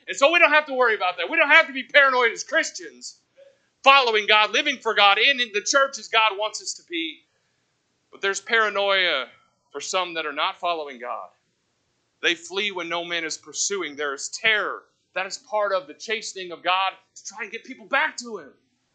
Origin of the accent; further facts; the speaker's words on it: Indianapolis, Indiana, United States; We come from Indianapolis, about 1.5 million people. Well, that's from our area. We're suburb kids.